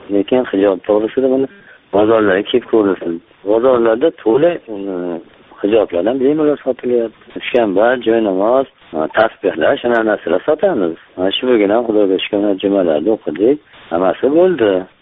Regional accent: Kokand, Fergana Region, Uzbekistan; men Qo'qondanman … Qo'qon shahridan.

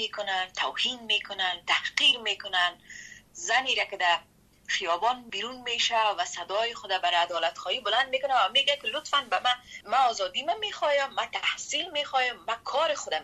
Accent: Afghanistan; moved away as an adult; ما خود ماهاست که از افغانستان بیرون آمدیم

